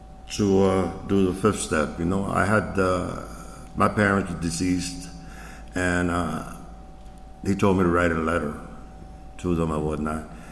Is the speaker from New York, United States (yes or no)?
yes; New York City, New York, United States; also born or lived in Tennessee; I was raised up in New York, up in the Bronx, and I lived in Tennessee